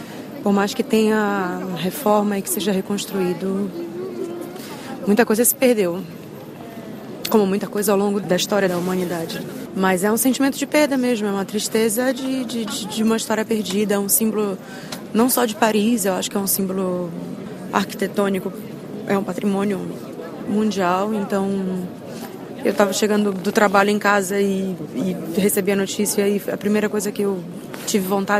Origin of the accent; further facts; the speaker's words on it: Brazil; Eu sou brasileira e a gente teve um incêndio histórico como esse há pouco tempo no Museu Nacional.